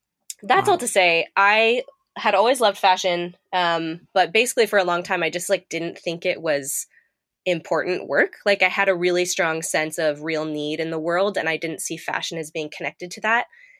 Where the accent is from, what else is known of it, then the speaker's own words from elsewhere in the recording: Manila, Metro Manila, Philippines; but I grew up overseas in Manila, Philippines, and I grew up around a lot of poverty, quite frankly